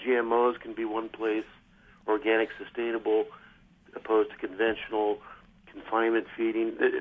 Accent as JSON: {"language": "English", "region": "Indiana", "country": "United States", "also_born_or_lived": "Wisconsin", "said": "I'm from Rush County, which is southeast of Indianapolis, 40-ish miles. Pretty good corn, soybean area."}